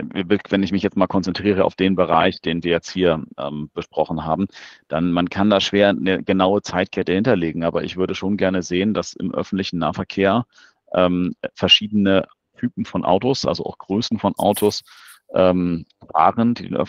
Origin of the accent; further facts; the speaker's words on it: Hamburg, Germany; ich bin halt Hamburger im Sinne von, ich bin hier geboren und bewege mich natürlich mein Leben lang durch die Stadt.